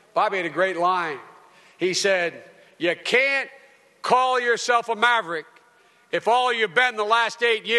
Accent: Wilmington, Delaware, United States; also born or lived in Scranton; my hometown where I was born, Scranton, Pennsylvania. I was raised in Wilmington, Delaware, but from Scranton, Pennsylvania.

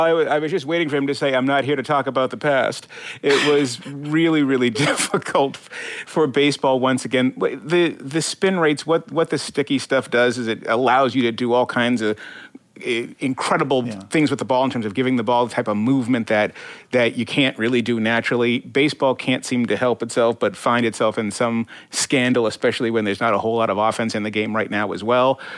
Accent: Boston, Massachusetts, United States; Well, I foresee my sentimental feelings for the Montreal Canadiens, even though I'm a Bostonian coming out there.

